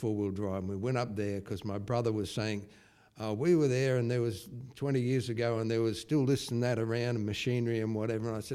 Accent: Brisbane, Queensland, Australia; Okay, I was born in Greenslopes, born and bred in Brisbane.

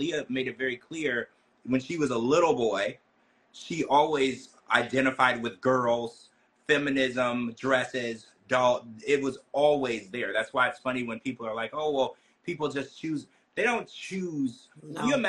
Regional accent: Deep South, United States; And so it's not like where I grew up in the Deep South, if someone was gay, you could tell right away.

